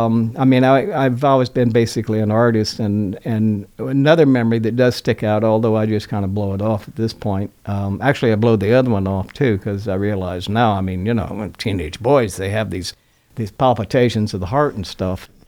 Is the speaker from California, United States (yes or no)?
no; Oklahoma, United States; also born or lived in Florida / Michigan; but I mostly hail from Oklahoma, I suppose. I grew up in Florida, Michigan, and Oklahoma.